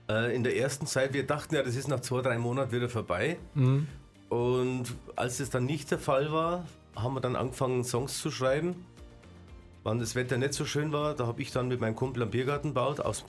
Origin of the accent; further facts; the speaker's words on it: Bavaria, Germany; Also ich liebe meine Heimat und meine Region. Bei uns ist das fränkische Seenland im Altmühltal.